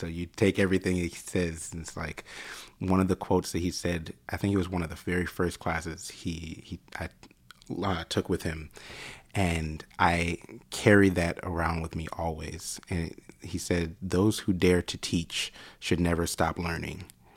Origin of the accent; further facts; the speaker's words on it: Oak Park, Illinois, United States; I grew up in Oak Park, Illinois, just outside of Chicago, pretty much on the edge there.